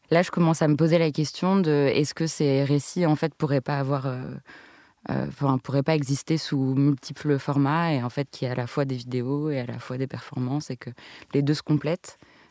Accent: France; en tant que Française, j'apprenais une partie un peu sombre de l'histoire française

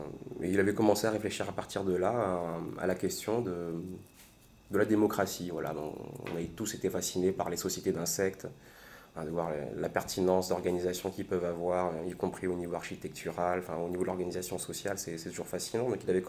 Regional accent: Réunion; also born or lived in Toamasina, Madagascar; Moi je suis insulaire, je suis né à Madagascar, juste au bord de la rade de Tamatave, qui est une plage historique de pirates en réalité. Et donc j'ai grandi à La Réunion par la suite

